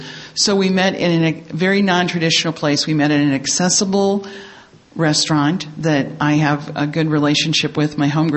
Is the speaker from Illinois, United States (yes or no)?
no; Minneapolis, Minnesota, United States; I'm from Minneapolis, Minnesota, which is known as Area 36 within our service structure.